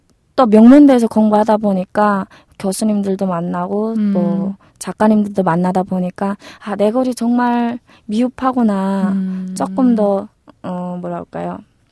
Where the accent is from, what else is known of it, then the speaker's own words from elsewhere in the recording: North Korea; 북한에서 왔다고 아이들이 더 관심 가져주고